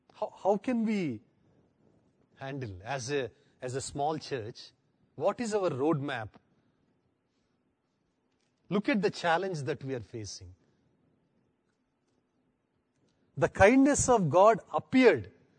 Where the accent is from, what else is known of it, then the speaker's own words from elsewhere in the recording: India; See, you're far advanced, I say, as an Indian.